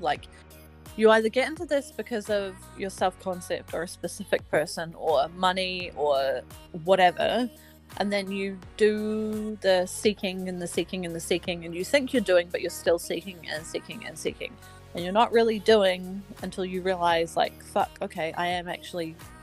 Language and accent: English; New Zealand; I'm from New Zealand. Well, that's